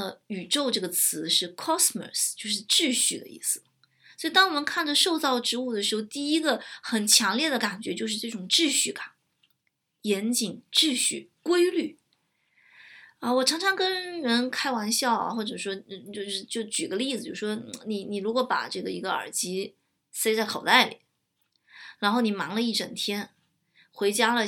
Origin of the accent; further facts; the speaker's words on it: China; 我们作为中国人，一开始也是无神论的教育，